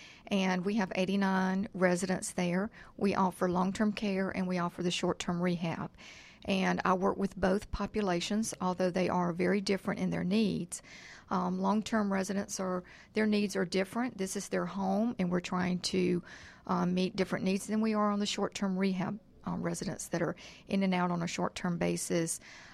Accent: Mississippi, United States; now in Georgia, United States; I'm originally from Mississippi. Got my bachelor's degree from University of Southern Mississippi.

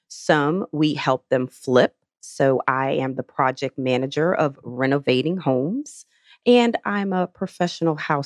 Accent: New Jersey, United States; And I wasn't taught that when I was growing up in New Jersey.

